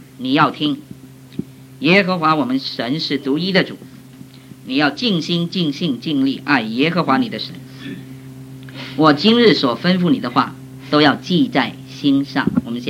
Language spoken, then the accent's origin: Chinese; Taiwan; 我们从台湾来都知道，亿万富翁啊。